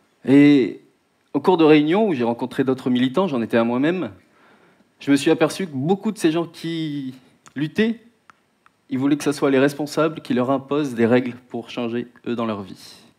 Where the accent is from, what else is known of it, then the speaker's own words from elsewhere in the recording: New Caledonia; Et comme mon nom ne l'indique pas, je suis né et j'habite en Nouvelle-Calédonie.